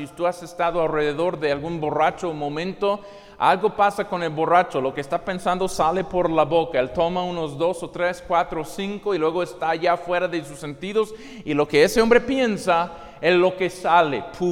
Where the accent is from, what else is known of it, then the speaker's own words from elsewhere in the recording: United States; En mi país, Estados Unidos, han sido contados 16.2 millones de adultos